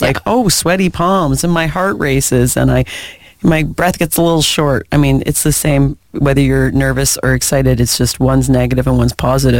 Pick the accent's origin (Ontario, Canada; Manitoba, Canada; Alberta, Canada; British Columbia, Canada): Ontario, Canada; Prince Edward County; So when Ange and I were growing up in Prince Edward County, which is a rural island